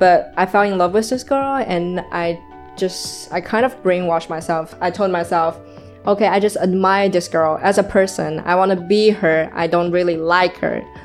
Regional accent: Shanghai, China; I was born and raised in Shanghai, and for the first 18 years of my life

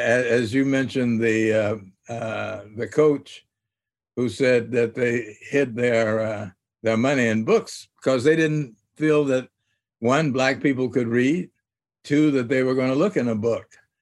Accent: Little Rock, Arkansas, United States; Well, you knew growing up in Little Rock that this was an attitude that a number of people had

